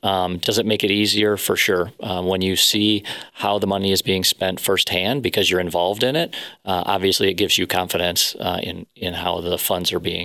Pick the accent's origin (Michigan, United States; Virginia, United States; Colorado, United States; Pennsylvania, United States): Michigan, United States; So I grew up here in West Michigan, a little bit north of here, actually north of Grand Rapids.